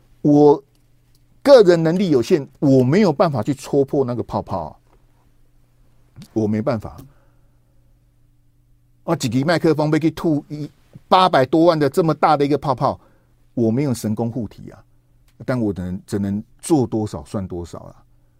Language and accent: Chinese; Taiwan; 到我们台湾这边还有独派讲说那天慰安妇是自愿的